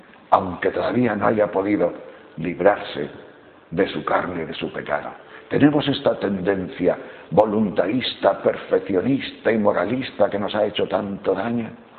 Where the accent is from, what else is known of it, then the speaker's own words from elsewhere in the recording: Castile and León, Spain; lo mismo que por mi pueblo de León, que hay mucho saúco, ya están floridos, florecidos